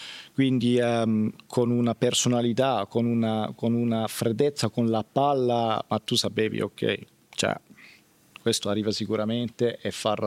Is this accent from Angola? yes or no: no; Switzerland; No, certo, ma io visto che sono svizzero, prendo